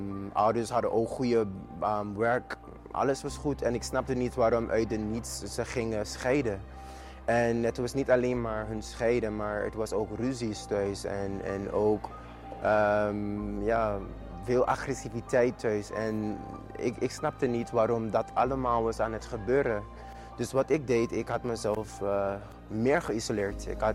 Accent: Sint Maarten; moved away as an adult; now in Netherlands; Ik ben heel jong, ik ben 24 jaar oud en eigenlijk ik kwam hier naar Nederland om te studeren, om mijn studies door te zetten, want ik ben geboren en getogen op Sint Maarten.

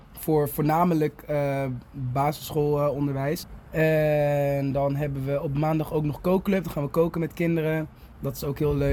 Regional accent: Nijmegen, Gelderland, Netherlands; En ik ben, daarvoor heb ik ook in boerendorpjes gewoond. Waar ik niet vandaan kom, want ik kom uit Nijmegen. Ik ben sowieso meer een stadspersoon

